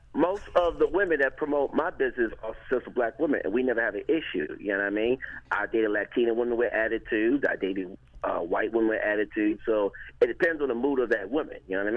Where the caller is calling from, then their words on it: New York City, New York, United States; I'm calling from New York City, Harlem World.